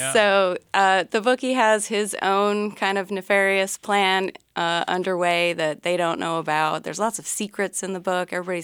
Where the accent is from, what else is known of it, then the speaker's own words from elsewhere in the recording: Tennessee, United States; now in Petersburg, United States; I grew up outside Nashville.